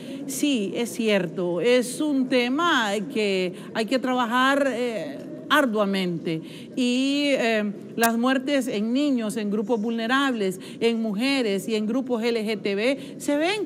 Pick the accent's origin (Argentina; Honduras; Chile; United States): Honduras; a todos los países y a Honduras. Estamos promoviendo las estrategias para que disminuya la violencia en mi país